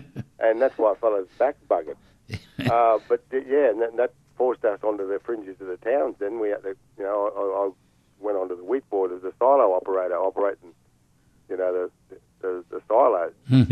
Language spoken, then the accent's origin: English; Cairns, Queensland, Australia; born there; I was born in Cairns.